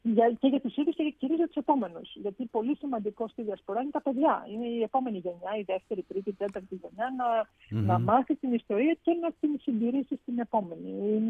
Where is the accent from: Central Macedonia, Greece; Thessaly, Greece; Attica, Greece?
Central Macedonia, Greece; Thessaloniki; Νομίζω όσοι είμαστε από τη Θεσσαλονίκη ξέρουμε το νοσοκομείο ΑΧΕΠΑ.